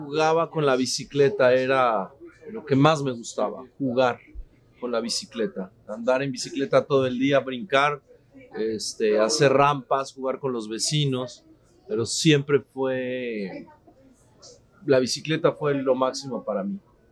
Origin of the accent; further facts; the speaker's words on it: Mexico City, Mexico; yo nací en la Ciudad de México en el año 75 y soy el quinto hermano